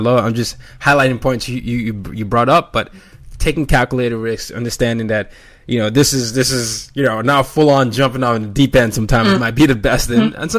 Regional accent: Nigeria; I mean, many times, you know, I am Nigerian

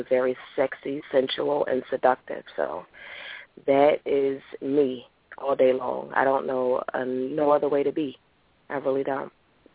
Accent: Philadelphia, Pennsylvania, United States; Well, I'm a Philly girl, born and raised in Philadelphia.

